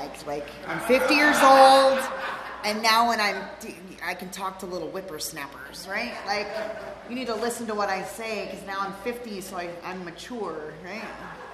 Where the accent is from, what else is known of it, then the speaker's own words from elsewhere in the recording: California, United States; I was raised in the Antelope Valley